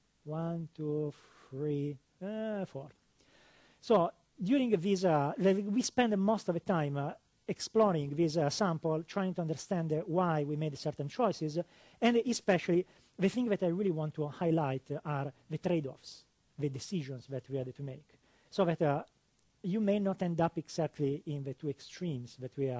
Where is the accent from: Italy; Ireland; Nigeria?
Italy; English is a second language; now in Redmond, United States; I'm a principal architect evangelist in Redmond, as you can hear from my accent, classic North America. No, yeah, I'm actually Italian, but I've spent almost 6 years there in the States.